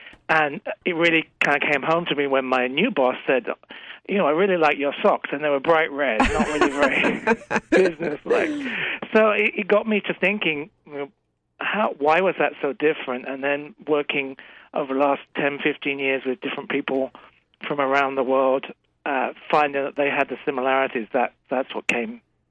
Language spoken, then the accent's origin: English; England, United Kingdom; I was working in London. I'm from England originally.